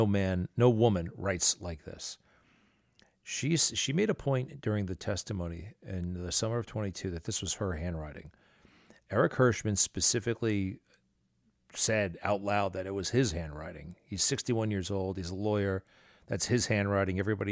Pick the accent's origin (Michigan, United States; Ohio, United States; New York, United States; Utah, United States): New York, United States; Garden City; They're from my hometown, by the way, Garden City, New York.